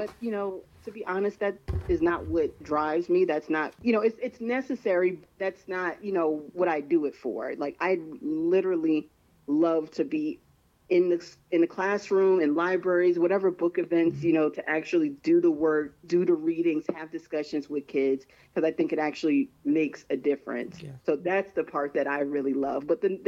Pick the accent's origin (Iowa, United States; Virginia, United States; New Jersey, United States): New Jersey, United States; We are all, you know, we're from New Jersey, born and raised.